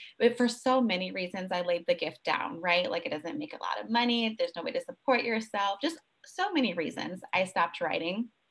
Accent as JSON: {"language": "English", "region": "Michigan", "country": "United States", "tie": "born or raised there", "also_born_or_lived": "San Diego", "said": "I am born and raised in Michigan. I spent some time after getting married, moving to San Diego, spent 5 years there. Recently relocated back to Michigan because I had a family and I needed help."}